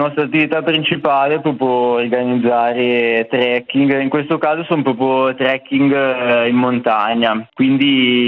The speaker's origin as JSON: {"language": "Italian", "town": "Carimate", "region": "Lombardy", "country": "Italy", "tie": "born or raised there", "said": "il mio paese, c'è anche un castello lungo il percorso, il castello di Carimate"}